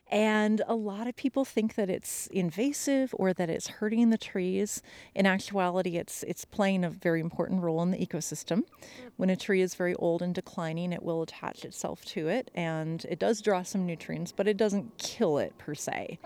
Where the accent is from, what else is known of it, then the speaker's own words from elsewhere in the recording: Minnesota, United States; moved away as an adult; I moved here 20 years ago from Minnesota